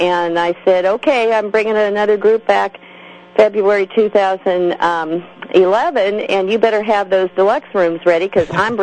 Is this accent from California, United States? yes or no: yes; Sacramento, California, United States; And dragged him to my hometown in Sacramento, and that's where we brought Scuba World.